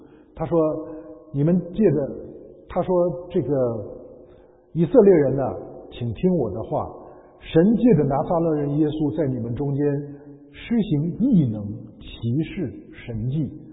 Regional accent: Tianjin, China; 比如说北京附近，那我是在天津，那旁边有河北，有山东，这都是离北京很近的地方

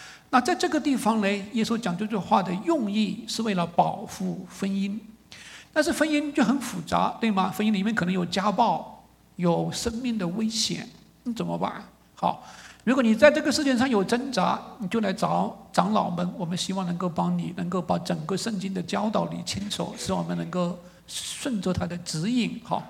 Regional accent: China; 像我们中国人就说，哎呀，要自主开发所有的事情，不要被别人卡脖子，对吧？

